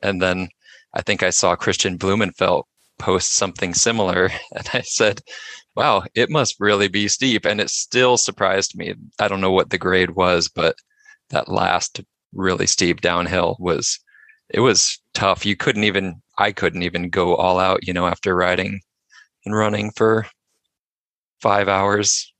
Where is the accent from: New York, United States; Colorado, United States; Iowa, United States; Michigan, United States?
Iowa, United States; now in Minnesota, United States; I live in Minnesota in the United States. I'm from Iowa originally, just south of here